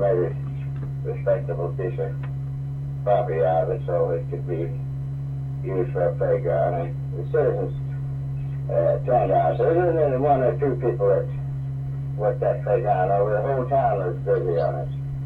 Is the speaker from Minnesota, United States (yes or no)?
no; Albuquerque, New Mexico, United States; born there; moved away as an adult; now in Fairbanks, United States; I was born in 1885 in Albuquerque, New Mexico.